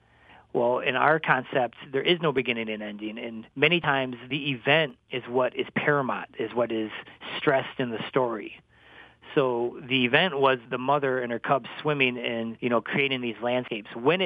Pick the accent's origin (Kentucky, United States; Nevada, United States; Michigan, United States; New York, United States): Michigan, United States; Cross Village; Well, I can tell you the story that was related to me as a child growing up in Cross Village.